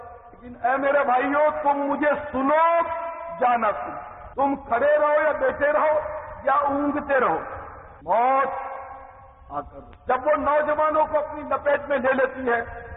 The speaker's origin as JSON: {"language": "Urdu", "town": "Karachi", "region": "Sindh", "country": "Pakistan", "tie": "born there", "said": "جب میں کراچی میں پیدا ہوا ہوں تو میرا وطن پاکستان اور حقیقت میں ہم سب کا وطن تو مدینہ ہے الحمدللہ."}